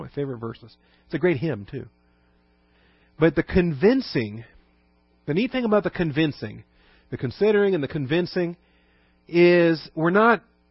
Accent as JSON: {"language": "English", "town": "Seattle", "region": "Washington", "country": "United States", "tie": "born or raised there", "said": "I grew up in Seattle. We never had fixin' to. Ever. Alabama is where I first learned about fixing to, and I figured out it's kind of a southern thing."}